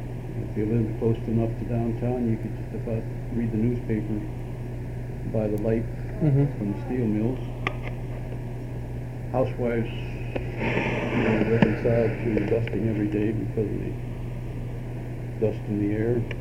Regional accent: Youngstown, Ohio, United States; Youngstown, at the time I grew up, was a pleasant place to live. Sort of crude. A lot of blue-collar type workers, immigrants. It was a real melting pot.

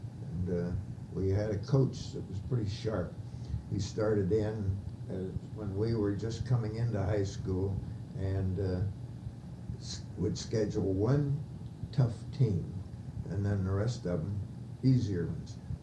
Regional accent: Galena, Ohio, United States; born there; In Galena, Ohio, that's in Delaware County.

